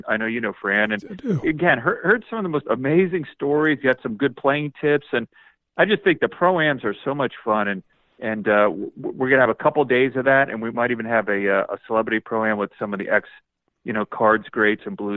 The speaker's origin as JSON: {"language": "English", "region": "East Coast", "country": "United States", "tie": "born there", "lives_now": "St. Louis, United States", "said": "I wasn't born here. I was born on the East Coast. I've been here for 7 years."}